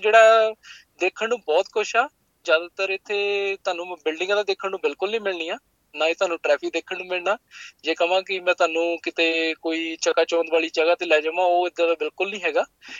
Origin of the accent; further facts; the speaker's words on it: Hoshiarpur, Punjab, India; now in Alice Springs, Australia; ਮੈਂ ਹੁਸ਼ਿਆਰਪੁਰ ਤੋਂ ਆ, ਖਾਸ ਹੁਸ਼ਿਆਰਪੁਰ ਤੋਂ ਹੀ ਆ। ਤੇ ਮੇਰਾ ਇੱਥੇ ਮੈਂ ਇਕੱਲਾ ਹੀ ਰਹਿੰਦਾ, ਤੇ ਮੇਰੀ ਮੋਸਟਲੀ ਫੈਮਿਲੀ ਜ਼ਿਆਦਾਤਰ ਕੈਨੇਡਾ ਰਹਿੰਦੀ ਆ, ਤੇ ਕੁਛ ਫੈਮਿਲੀ ਮੇਰੀ ਇੰਡੀਆ ਹੀ ਆ, ਤੇ ਇਕੱਲਾ ਹੀ ਆ ਮੈਂ ਇੱਥੇ ਐਲਿਸ ਸਪ੍ਰਿੰਗ 'ਚ।